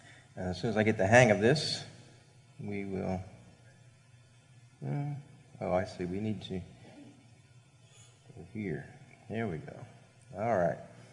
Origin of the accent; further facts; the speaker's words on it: Maryland, United States; one thing I like about visiting Baltimore, not only is it in my home state where I grew up, and I get to visit friends and some other familiar places while I'm here